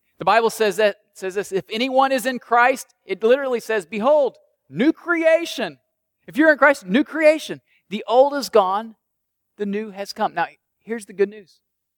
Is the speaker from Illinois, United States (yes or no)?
yes; Illinois, United States; And I grew up landlocked in Illinois, so I didn't grow up like all you Tidewater 757 folk. I grew up very, very landlocked.